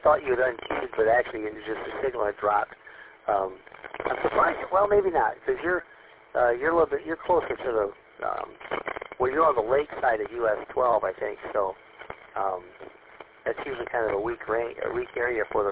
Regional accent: Michigan, United States; also born or lived in Ohio; Well, my history, I was born in Ohio, raised in Michigan.

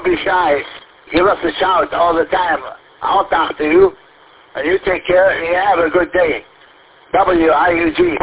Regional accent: Rochester Hills, Michigan, United States; I'm from Rochester Hills, Michigan.

